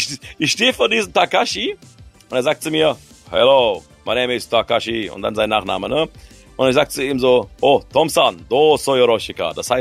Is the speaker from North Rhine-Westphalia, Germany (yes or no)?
no; Frankfurt, Hesse, Germany; born there; ich bin ja gebürtiger Frankfurter